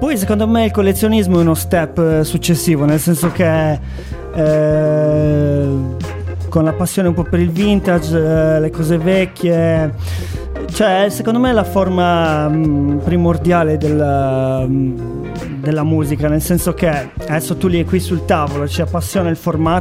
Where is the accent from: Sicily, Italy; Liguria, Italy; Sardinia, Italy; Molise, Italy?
Sardinia, Italy; io sono sardo, studiato qui a Cagliari.